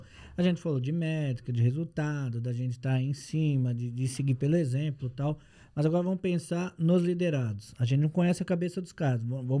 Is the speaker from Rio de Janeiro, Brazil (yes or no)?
yes; Rio de Janeiro, Brazil; sou casado, sou carioca.